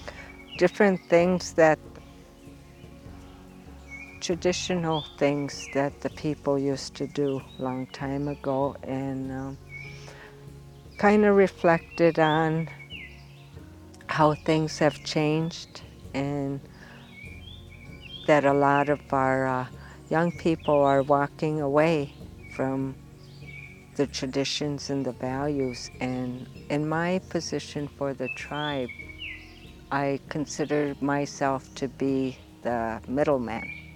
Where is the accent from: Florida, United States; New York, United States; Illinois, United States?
Illinois, United States; Chicago; I tried very desperately to learn my tradition because I grew up in Chicago, and My mother would bring us up here during the summertime